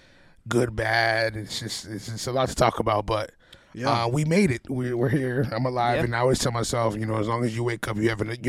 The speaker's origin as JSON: {"language": "English", "region": "New England", "country": "United States", "tie": "born or raised there", "said": "But that was kind of the aesthetic of growing up in New England is getting that snowy winter."}